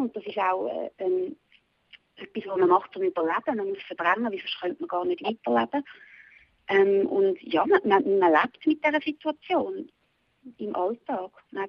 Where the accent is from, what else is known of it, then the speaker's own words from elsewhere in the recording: Zurich, Switzerland; moved away as an adult; Ich bin sehr verbunden mit Zürich. Das ist meine Stadt, wo ich aufgewachsen bin und wo meine Familie lebt.